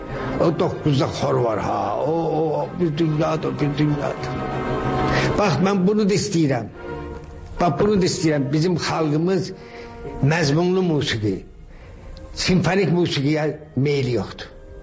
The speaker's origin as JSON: {"language": "Azerbaijani", "town": "Sheki", "region": "Shaki", "country": "Azerbaijan", "tie": "born or raised there", "said": "Mən uşaqlıqda böyük həyətimiz vardı Şəkidə, böyük həyətimiz vardı."}